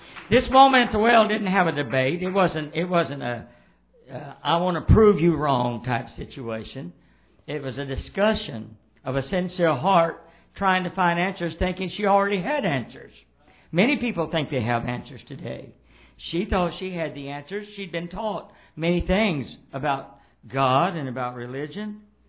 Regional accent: the South, United States; I was raised that way. I was raised in the South when they had separate restroom for whites and black.

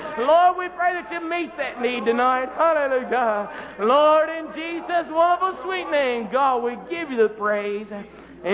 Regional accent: Kentucky, United States; Here I was down here from Kentucky, these old boys from Arkansas.

